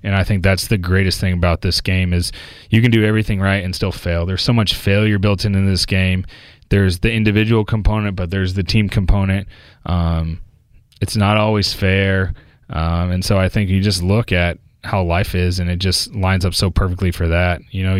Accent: Houston, Texas, United States; And, you know, growing up in Houston.

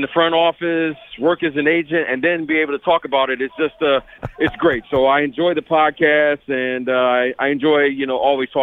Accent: Detroit, Michigan, United States; I'm from Detroit.

